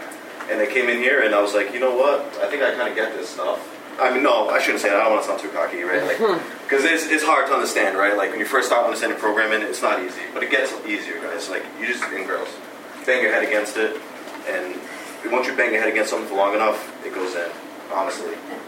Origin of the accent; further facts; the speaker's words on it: Fall River, Massachusetts, United States; So I grew up in Fall River, went to Diamond, graduated in 05 in auto mechanics.